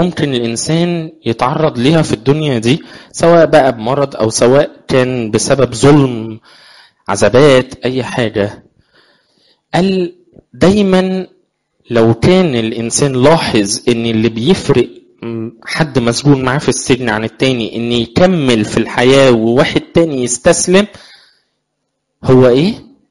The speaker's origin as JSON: {"language": "Arabic", "country": "Egypt", "said": "احنا كمصريين"}